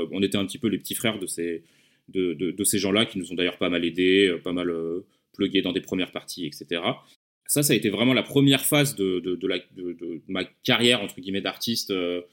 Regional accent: Lyon, Auvergne-Rhône-Alpes, France; Donc moi je viens de Lyon, on a monté un groupe très jeune avec des copains

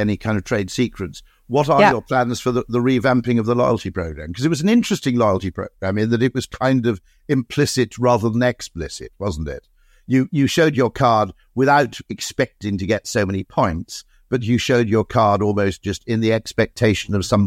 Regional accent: Monmouth, Wales, United Kingdom; I grew up in Monmouth

